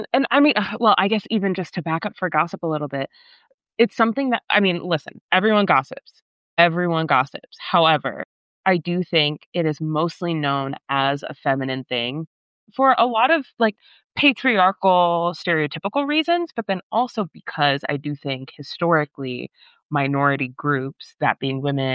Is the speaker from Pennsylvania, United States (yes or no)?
yes; Pennsylvania, United States; But also, I'm from Pennsylvania, which is not too far from West Virginia at all